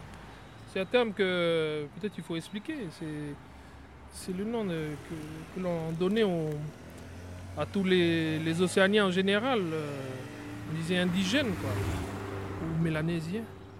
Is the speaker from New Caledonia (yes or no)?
yes; New Caledonia; Nous, on est des Kanaks, et puis fiers de l'être, c'est ça le truc.